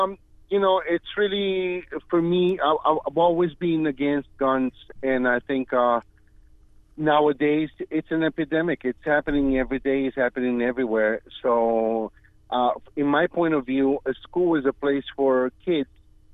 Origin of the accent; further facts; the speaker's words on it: Brazil; English is a second language; You know, in Brazil, I'm from Brazil.